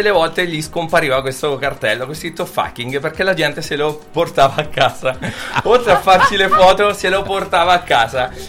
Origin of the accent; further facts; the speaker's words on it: Spello, Umbria, Italy; Io vengo da Spello, però non spello.